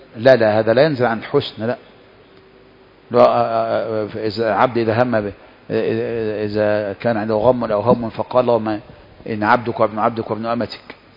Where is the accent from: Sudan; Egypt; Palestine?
Egypt; وغالب المخاطرات دي عندنا نحن كمصريين